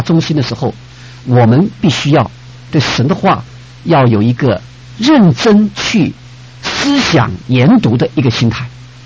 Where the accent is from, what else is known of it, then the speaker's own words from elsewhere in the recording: China; 也就是我们中国人古话常说的尽己之心为之忠